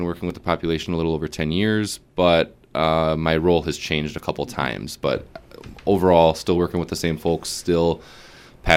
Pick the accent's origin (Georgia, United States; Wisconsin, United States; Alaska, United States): Wisconsin, United States; Wisconsin Rapids; I'm actually from Wisconsin Rapids. I grew up south of Rapids. I went to Lincoln High School.